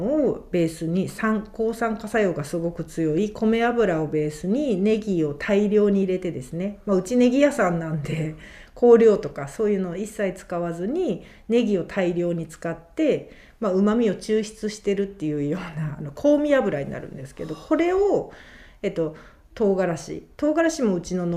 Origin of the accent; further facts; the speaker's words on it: Itoshima, Fukuoka, Japan; 糸島でやっぱ生まれ育って、なのでもうやっぱ糸島のものをやっぱりそのちょっとでもやっぱ地産地消っていう意味でなんか使ったりとかしながら